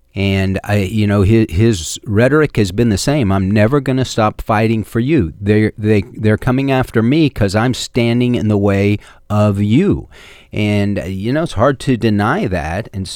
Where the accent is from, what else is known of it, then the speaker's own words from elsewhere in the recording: New York, United States; And the public Trump that we see that can be very combative, as a New Yorker, is different.